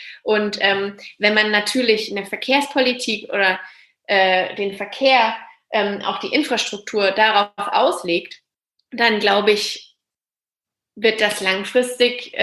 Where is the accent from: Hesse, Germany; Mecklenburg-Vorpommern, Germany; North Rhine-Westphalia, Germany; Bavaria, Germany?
Bavaria, Germany; Würzburg; Ich bin ja aus Würzburg, also ich komme von hier und bin auch wieder hierher zurückgekommen